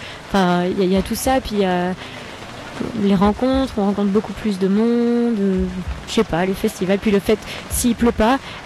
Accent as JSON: {"language": "French", "region": "Auvergne-Rhône-Alpes", "country": "France", "lives_now": "London, United Kingdom", "said": "Mais je vais donc je viens d'Ardèche. Je vis à Londres."}